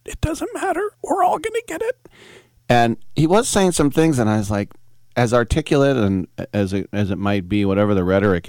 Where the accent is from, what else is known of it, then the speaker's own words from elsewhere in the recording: California, United States; which is kind of like, as a Californian, I think, aren't we past that?